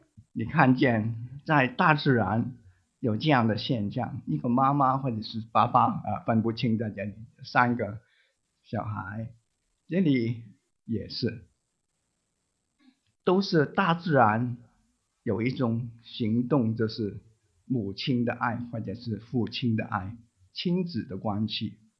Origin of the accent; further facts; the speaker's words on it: Hong Kong; 我的故乡是在香港